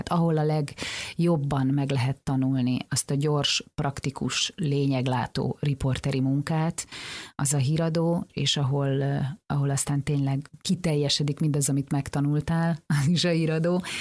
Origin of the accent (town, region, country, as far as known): Szarvas, Békés, Hungary